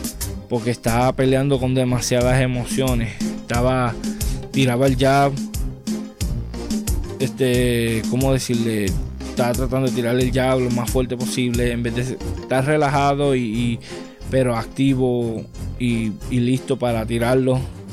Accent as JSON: {"language": "Spanish", "country": "Puerto Rico", "said": "Yo como boricua me siento orgulloso de Jason Vélez."}